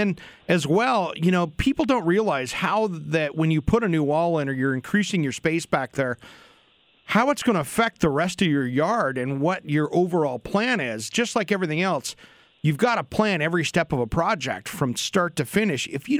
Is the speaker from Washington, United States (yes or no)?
yes; Richland, Washington, United States; because I grew up in the Tri-Cities, went to Kamiokan High School and lived in Richland, and I know that place very well.